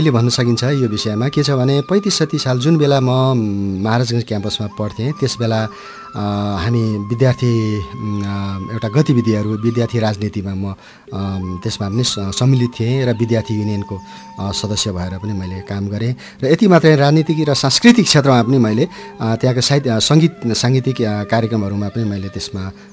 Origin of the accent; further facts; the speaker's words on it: Taplejung, Koshi Province, Nepal; ताप्लेजुङको मेरो बाल्यकाल वास्तवमा रमाइलो नै थियो। हामीले चाहिँ गाउँमा बसिसकेपछि हाम्रो एउटा आर्थिक स्रोत भनेकै खेती हो